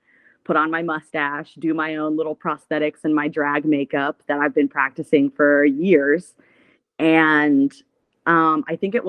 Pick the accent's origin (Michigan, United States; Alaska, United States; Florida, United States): Florida, United States; Tallahassee; I do a little bit of fetish theater here in my hometown of Tallahassee, Florida, Tallanasty.